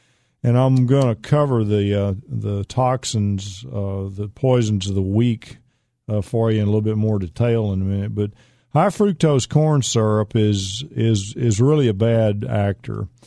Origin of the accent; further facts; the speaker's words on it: Pittsburg, Texas, United States; I grew up in East Texas, in Pittsburgh, Texas. My grandfather grew sweet potatoes for a living.